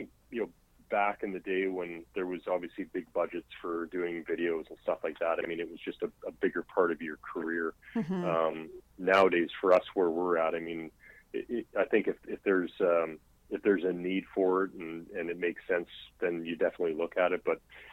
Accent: Grande Prairie, Alberta, Canada; we are going to be up in my hometown, neck of the woods, just outside of Grand Prairie for a rodeo in Teat Creek.

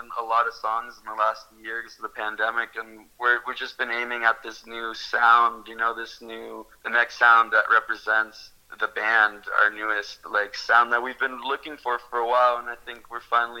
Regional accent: Burlington, Ontario, Canada; also born or lived in Argentina; we grew up in Burlington and the band started in Burlington. And once I moved out of Burlington and I was living in Argentina … was the biggest band

